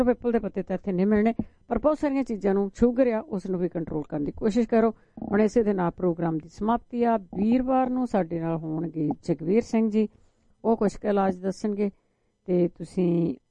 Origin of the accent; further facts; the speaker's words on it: Punjab, India; moved away; ਅਸੀਂ ਜਦੋਂ ਪੰਜਾਬ ਤੋਂ ਆਏ ਹਾਂ ਉੱਥੇ ਭੰਬੋਲਿਆਂ ਦੇ ਬੂਟੇ ਹੁੰਦੇ ਸੀ